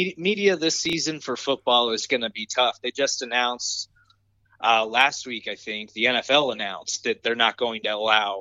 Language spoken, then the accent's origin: English; Shawnee, Kansas, United States; I guess I grew up in Shawnee.